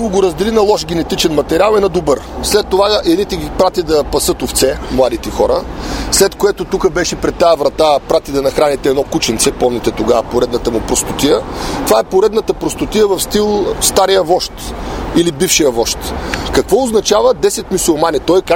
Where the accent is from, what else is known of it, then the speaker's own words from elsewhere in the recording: Plovdiv, Plovdiv Province, Bulgaria; Аз ще бъда кандидат в Пловдив, град, където съм израснал, и във Варна, защото това е моят град.